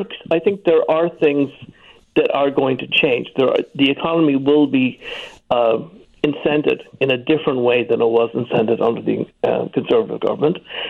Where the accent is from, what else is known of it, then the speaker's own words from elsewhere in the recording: Ireland; you have to remember I'm Irish, right?